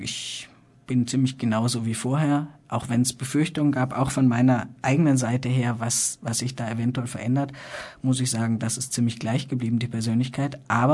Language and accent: German; Germany; Wir sind beide Deutsche